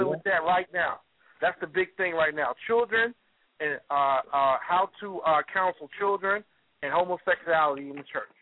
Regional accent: Chicago, Illinois, United States; but I know when we grew up in Chicago, we went all the house parties.

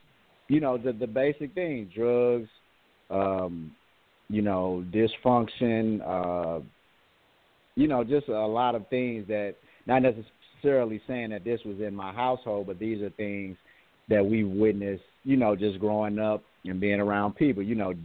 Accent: St. Louis, Missouri, United States; as a Black man in America and growing up in St. Louis, like there's different, a lot of different traps that are set up

